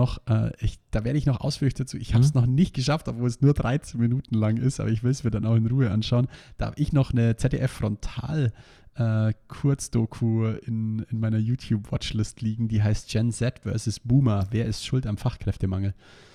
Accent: Ingolstadt, Bavaria, Germany; ich denke, bei euch in Berlin ist das Standard, bei uns in Ingolstadt gibt es das nicht so häufig

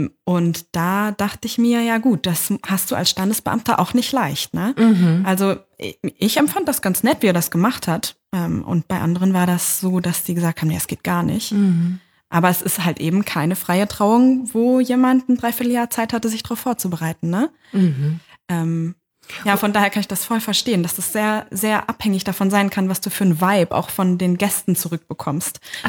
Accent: Lower Saxony, Germany; Und das war in meiner Heimat, also im Niedersachsen, südlichen Niedersachsen bei Hannover.

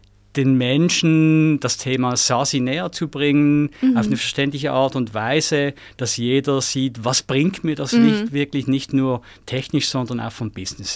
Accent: Switzerland; Ich hoffe, man hört schon aus dem Akzent, wo ich herkomme. Darum für alle, die große Freude daran haben, grüezi miteinander aus der Schweiz.

